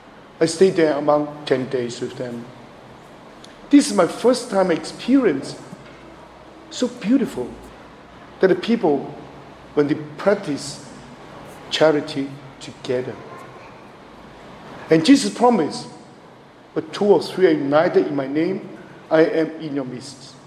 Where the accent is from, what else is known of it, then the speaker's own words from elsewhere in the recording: Hong Kong; English is a second language; moved away; also born or lived in Toronto, Canada; I was only priest from Hong Kong to work in the Archdiocese of Toronto for 6 years. You can imagine, no connection, no relatives, just by myself.